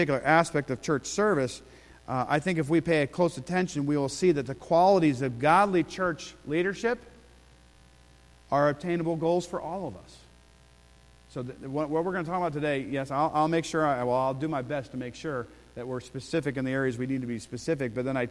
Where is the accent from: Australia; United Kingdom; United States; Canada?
United States; because I was native born, right? I'm an American citizen.